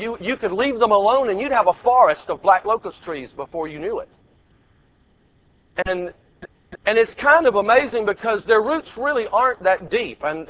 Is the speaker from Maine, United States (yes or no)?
no; Georgia, United States; growing up in Georgia, there's a kind of tree that on one hand is a nuisance